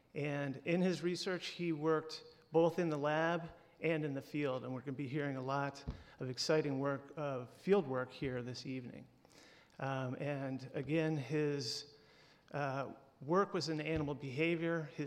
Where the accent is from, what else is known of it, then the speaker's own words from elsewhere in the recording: Ithaca, New York, United States; As Dr. Fitzpatrick said, we're all from Ithaca. In the 1950s, my dad and his wife Mary started their family here. All four of the children were born at what it was then called Tompkins County Hospital. So Ithaca is a home to us